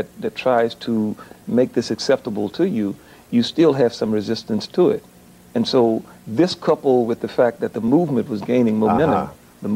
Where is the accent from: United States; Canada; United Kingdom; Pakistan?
United States; the South; just the things that was instilled in us as youngsters growing up in the South as a means of trying to survive